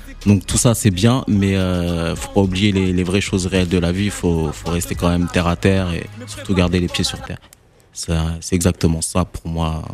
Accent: Orléans, Centre-Val de Loire, France; J'ai grandi à Orléans, ouais

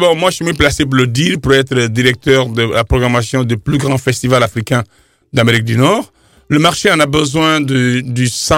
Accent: Guinea; mon pays, Guinée, est numéro 1 en spectacle live

